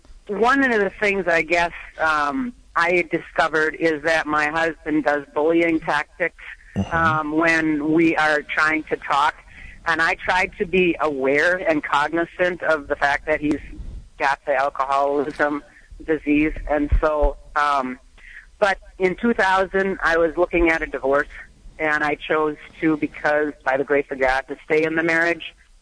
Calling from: Wisconsin, United States; from Wisconsin

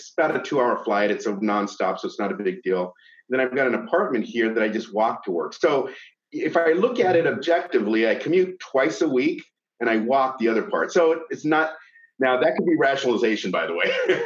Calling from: Bellevue, Washington, United States; I'm from Bellevue, Washington, just on the other side of the lake from Seattle.

